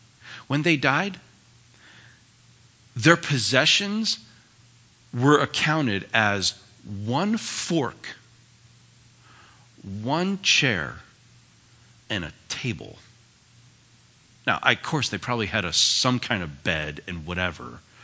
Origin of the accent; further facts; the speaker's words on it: New England, United States; where I grew up in New England, it was all about beach homes.